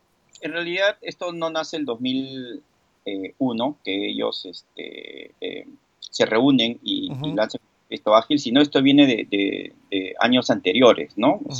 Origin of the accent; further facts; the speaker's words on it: Peru; O a principios de los 2010, 2011, 2012, en mi país, ¿no?